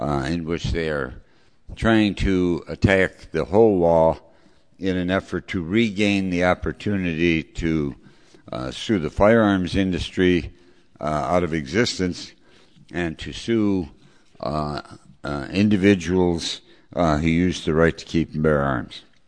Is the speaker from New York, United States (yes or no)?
yes; New York, United States; including, I'm ashamed to say, my home state of New York